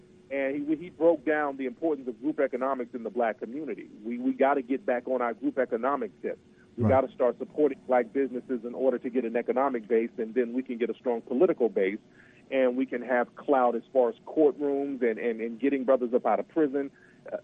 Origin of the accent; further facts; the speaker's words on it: Alabama, United States; also born or lived in Detroit; Oh yeah, I was born in Detroit. You know, I went to kindergarten out there. Then they moved me down to Alabama